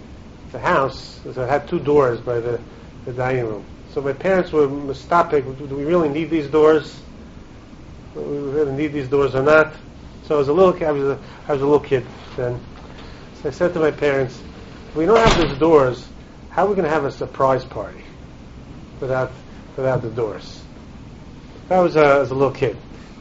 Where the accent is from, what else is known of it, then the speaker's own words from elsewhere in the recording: Brighton Beach, New York, United States; I remember as a little kid, I grew up in Brighton Beach. This is where I grew up as a little kid. And then we moved to Flatbush. 1969, he moved to Flatbush.